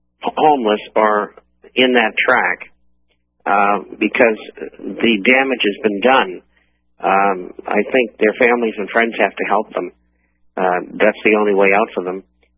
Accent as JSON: {"language": "English", "town": "Boston", "region": "Massachusetts", "country": "United States", "tie": "born or raised there", "said": "Well, I grew up in Boston, went to university at Northeastern"}